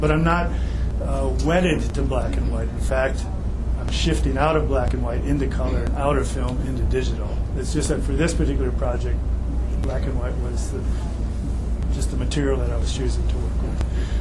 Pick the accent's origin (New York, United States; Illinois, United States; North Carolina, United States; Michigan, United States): Michigan, United States; but I grew up in Michigan, and it's flat.